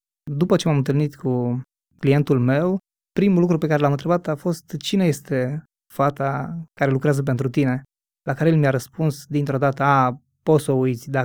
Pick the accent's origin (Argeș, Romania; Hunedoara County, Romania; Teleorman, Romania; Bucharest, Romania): Teleorman, Romania; Alexandria; born there; în Telorman, acolo unde m-am născut, în Alexandria